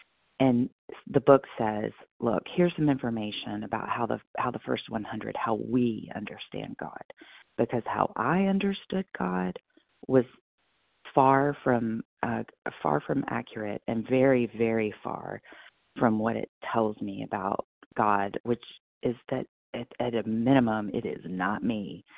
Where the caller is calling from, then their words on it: Kentucky, United States; recovered, not cured, in Kentucky, and thankful for the meeting.